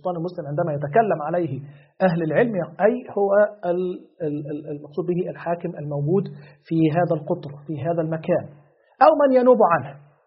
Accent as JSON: {"language": "Arabic", "country": "Egypt", "said": "لدينا مثلا عندنا في مصر وزارة العدل تنيب من يقوم بعقد الأنكحة"}